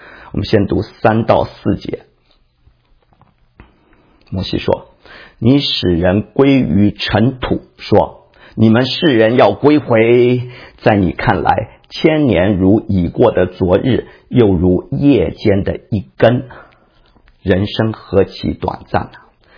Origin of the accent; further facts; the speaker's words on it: China; 我们中国人也是啊，尤其年轻人更是争先恐后，忙着贷款啊，要买房子